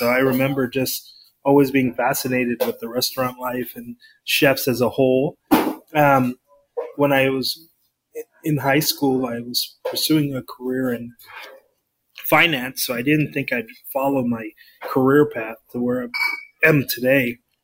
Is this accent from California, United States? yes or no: no; Florida, United States; Well, when I was growing up in the South Florida region